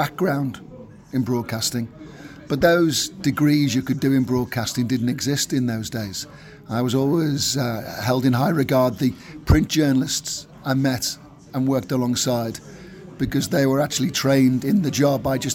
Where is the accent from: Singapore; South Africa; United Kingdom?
United Kingdom; North West England; Well, I was a footballer for my hometown club, Tranmere Rovers.